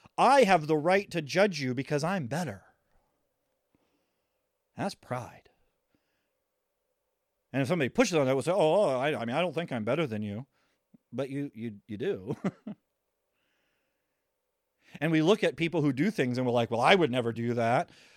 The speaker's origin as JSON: {"language": "English", "region": "New England", "country": "United States", "accent": "New England", "said": "If you listen to me when my accent's out, you can say, oh, I think you're from New England."}